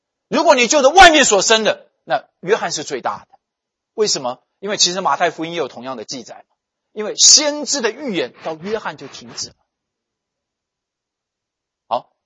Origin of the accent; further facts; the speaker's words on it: Taiwan; 以前我们小的时候在台湾叫做玩家家酒